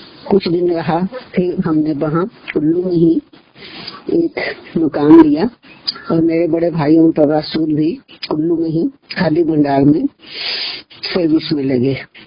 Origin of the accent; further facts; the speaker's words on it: Jogindernagar, Himachal Pradesh, India; now in Kullu, India; मैं जोगिंदर नगर में रहता था, मेरा जन्म जोगिंदर नगर में हुआ।